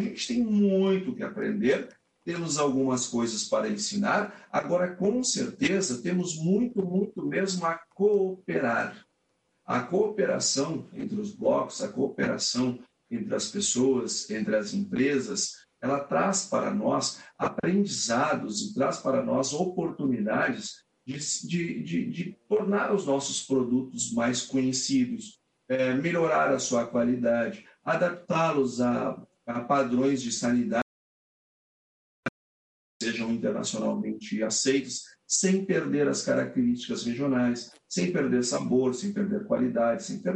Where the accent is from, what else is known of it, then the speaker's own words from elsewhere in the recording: Brazil; Então, se nós que somos brasileiros não conhecemos direito aquilo que nós temos aqui